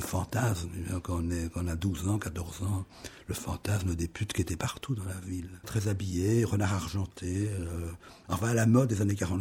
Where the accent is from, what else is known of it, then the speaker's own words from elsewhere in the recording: Etterbeek, Brussels-Capital Region, Belgium; Je suis bruxellois, oui, je suis né à une commune de Bruxelles, Etterbeek, à Bruxelles, en 1939.